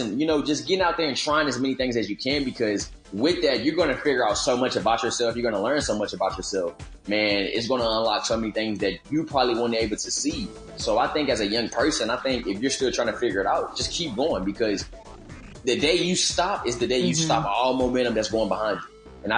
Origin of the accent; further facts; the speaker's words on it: Houston, Texas, United States; now in Oklahoma City, United States; I'm originally from Houston, Texas. So I grew up in Houston all my life, went to school in San Antonio.